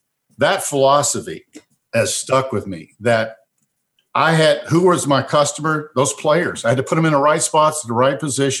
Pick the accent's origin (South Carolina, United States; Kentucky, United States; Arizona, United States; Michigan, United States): Kentucky, United States; where I grew up in Keeneland Racetrack, thoroughbreds and thoroughbred racing.